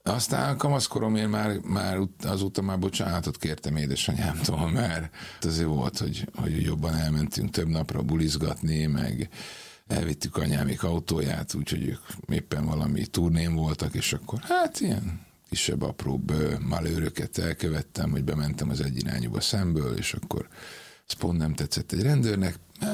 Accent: Ibrány, Szabolcs-Szatmár-Bereg, Hungary; Ibrány a kötődés, valóban ott nőttem, ott nevelkedtem fel. Valamennyire, ugye ott voltak a nagyszülők, rokonság, nagyon sok minden odaköt

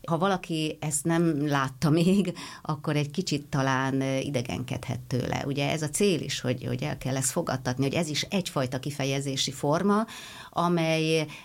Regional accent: Pest, Hungary; én kb. 37 kilométerre Budapesttől onnan származom, nem egy nagy távolság

